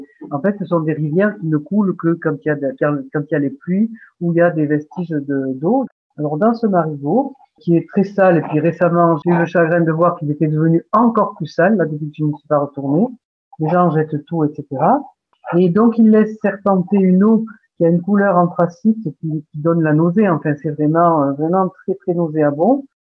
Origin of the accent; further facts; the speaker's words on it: Montpellier, Occitanie, France; born there; Mais moi, je suis né à Montpellier. Moi, j'en suis partie, mais je suis revenue.